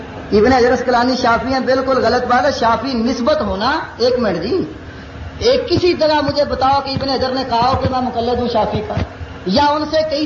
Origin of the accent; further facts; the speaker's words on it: Hela, Punjab, Pakistan; یا یہ جھوٹ ہے کہ میں پہلے انفی تھا؟ اللہ کے فضل سے بالکل سچا, میرا گاؤں ہیلا ہے, تحصیل فالیہ ہے, ضلع منڈی باودین ہے, وہاں کا میں رہنے والا ہوں